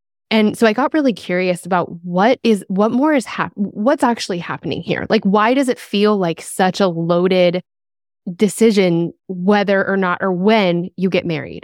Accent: Denver, Colorado, United States; now in Nashville, United States; I'm from Colorado, grew up, born and raised in Denver, and my family and my best friends still live there. Mm-hmm. I live in Nashville now.

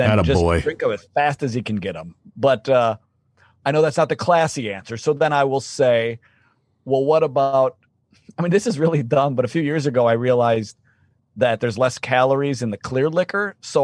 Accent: Minnesota, United States; born there; also born or lived in Italy / New York; I was born in Minnesota.

